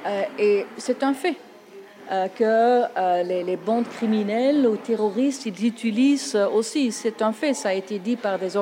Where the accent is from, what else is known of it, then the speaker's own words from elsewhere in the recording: Tongeren, Flanders, Belgium; mes parents, d'un côté, venaient de la Flandre et de l'autre côté de la Wallonie. Alors là, c'est un peu... Et je viens de Tongres, qui est la plus vieille ville de la Belgique, mais plus important, c'est 20 km de la frontière avec les Pays-Bas et 60 avec l'Allemagne.